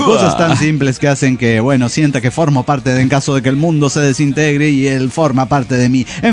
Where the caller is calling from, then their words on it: Orizaba, Veracruz, Mexico; de Orizaba, México.